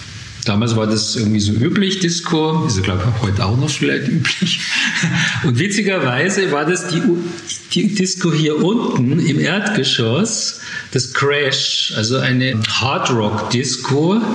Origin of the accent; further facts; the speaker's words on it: Munich, Bavaria, Germany; Ich bin aus München, ich lebe in München, arbeite hier.